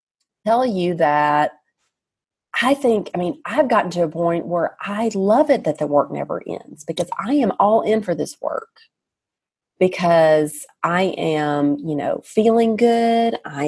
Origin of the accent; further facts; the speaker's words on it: the South, United States; accent: Southern; I love my accent. I own it. You know, what can I do now about it? I'm Southern and I'm proud.